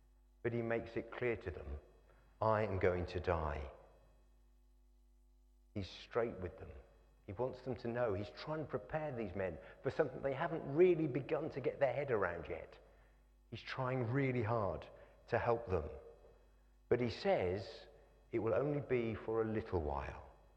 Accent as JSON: {"language": "English", "town": "Norwich", "region": "East of England", "country": "United Kingdom", "tie": "born there", "said": "I was born in Norwich, and because of that, I have a lifelong affliction of being a Norwich City supporter."}